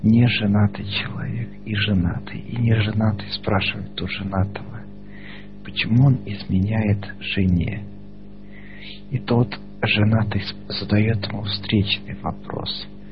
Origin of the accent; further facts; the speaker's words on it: Minsk, Belarus; А я издалека, понимаете, такая проблемка. Я из Минска.